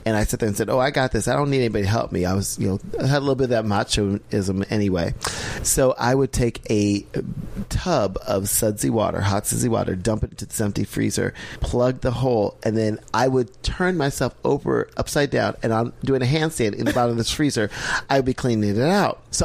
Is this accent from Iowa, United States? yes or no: yes; Iowa, United States; But I was born and raised in Iowa.